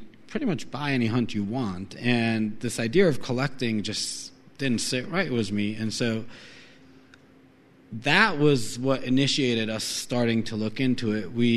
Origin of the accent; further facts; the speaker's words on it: Israel; I grew up in Israel, not really a hunting community or culture.